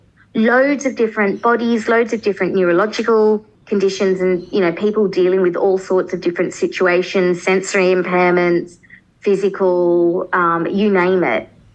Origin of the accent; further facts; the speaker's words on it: Australia; as an Australian who, it was great, I was, you know, integrated into my local mainstream schools. I became vice captain of my high school.